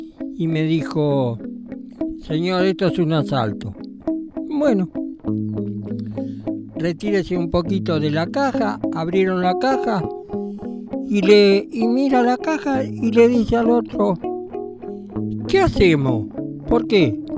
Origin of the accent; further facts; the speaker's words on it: Avellaneda, Buenos Aires Province, Argentina; yo me crié en Avellaneda, allá en el sur, cerca de la cancha Independiente.